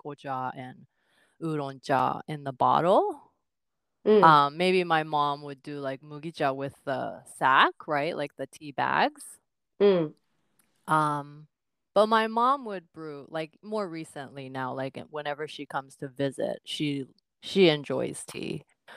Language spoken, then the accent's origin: English; Japan; I grew up drinking tea, of course, growing up in Japan